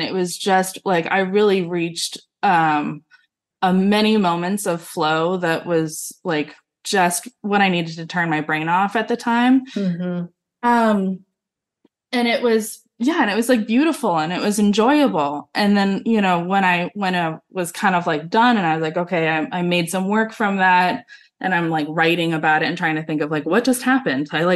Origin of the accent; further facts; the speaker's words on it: United States; to no fault of my parents, but mainly because like I grew up in America.